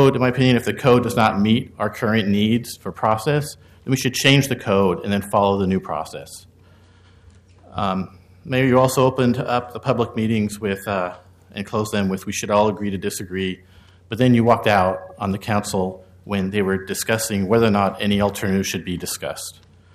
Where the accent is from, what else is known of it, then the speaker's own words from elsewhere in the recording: Portland, Oregon, United States; born and raised in North Portland. It's the multicultural neighborhood that I grew up in.